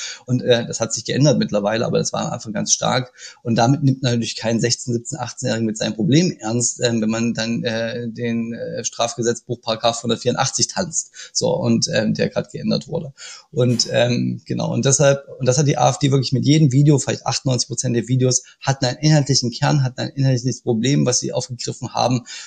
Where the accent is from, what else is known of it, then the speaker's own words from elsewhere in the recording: East Germany, Germany; Ich bin auch in der DDR geboren und sozialisiert und fahre auch ab und zu durch diese Dörfer